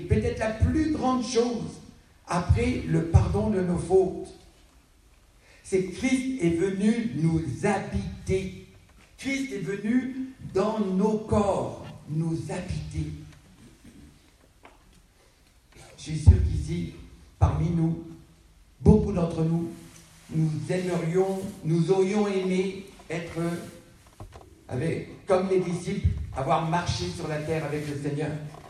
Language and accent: French; Grand Est, France; on marche dans les vignes chez nous, en Alsace.